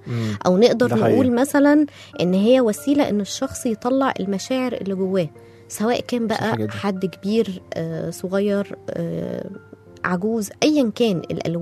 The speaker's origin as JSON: {"language": "Arabic", "country": "Egypt", "said": "وظهر عندنا في مصر في الفترة الأخيرة وبقى منتشر جدا"}